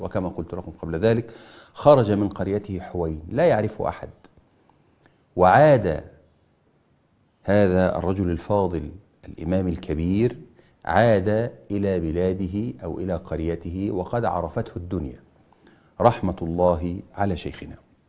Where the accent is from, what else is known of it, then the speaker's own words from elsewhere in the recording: Egypt; يعني كان هي هذه العادة عندنا يعني في بلادنا مصر.